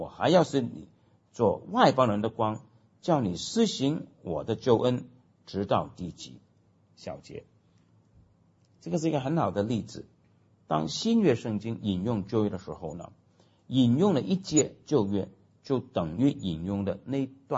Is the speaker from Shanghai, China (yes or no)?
yes; Shanghai, China; 比方说我们上海人，我的父母亲呢